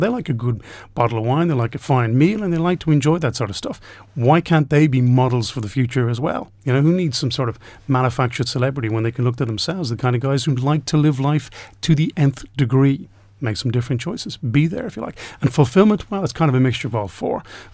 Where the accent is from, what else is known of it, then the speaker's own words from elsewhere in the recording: Ireland; being an Irishman